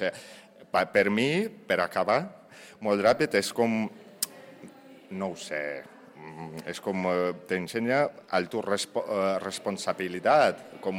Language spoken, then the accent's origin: Catalan; Ukraine; Catalan is a second language; moved away as an adult; also born or lived in Barcelona; now in Sitges, Spain; Soc d'Ucraïna.